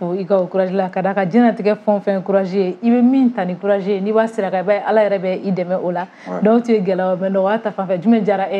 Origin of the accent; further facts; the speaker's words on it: Mali; en tant que malien